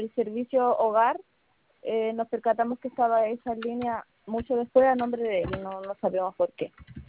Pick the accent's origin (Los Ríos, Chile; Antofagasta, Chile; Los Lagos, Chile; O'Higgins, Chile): Antofagasta, Chile; nosotros somos de Antofagasta y esa línea que aparece es de Santiago